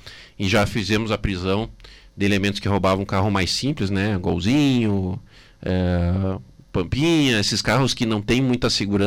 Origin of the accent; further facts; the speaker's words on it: Passo Fundo, Rio Grande do Sul, Brazil; Eu sou morador de Passo Fundo, sou natural de Passo Fundo e considero a minha cidade segura.